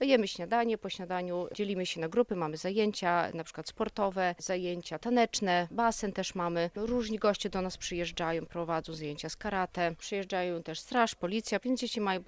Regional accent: Płonka Kościelna, Podlaskie Voivodeship, Poland; z Płonki Kościelnej, więc dzieci, które do naszej szkoły chodzą, też są właśnie na tych koloniach

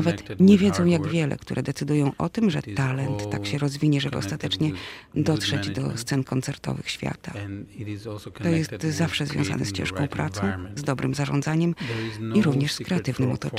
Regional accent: Warsaw, Masovian Voivodeship, Poland; also born or lived in Moscow, Russia; Urodziłem się w Moskwie i zaraz potem wyjechaliśmy do Polski. W 1957 się urodziłem, a przyjechaliśmy tutaj w 1958 roku w ostatniej repatriacji, do której ojciec miał prawo jako przedwojenny obywatel Polski. To trwało około roku. Mieszkaliśmy głównie w Warszawie.

